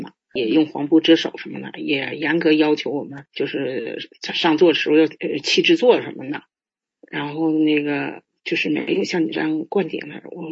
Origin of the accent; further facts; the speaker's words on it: Qiqihar, Heilongjiang, China; 因为我家是齐齐哈尔的，黑龙江的嘛